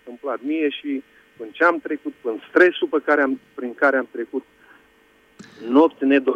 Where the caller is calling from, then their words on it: France; și sunt din Franța.